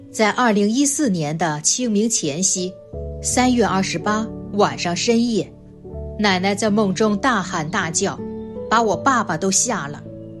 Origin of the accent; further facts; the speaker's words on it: Loudi, Hunan, China; 我来自湖南娄底